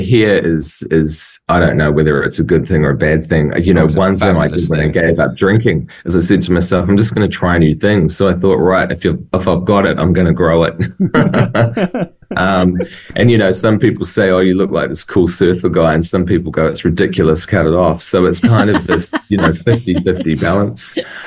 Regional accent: New Zealand; growing up in New Zealand, you know, in the 90s

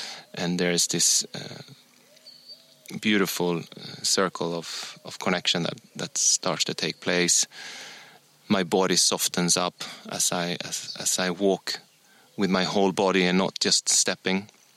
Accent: Sweden; am a white middle-aged man, and I grew up in suburbia in Sweden

